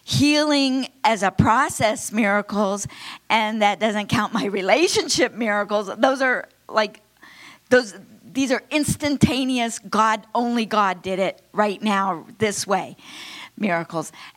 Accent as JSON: {"language": "English", "region": "Florida", "country": "United States", "said": "Because we're from Florida."}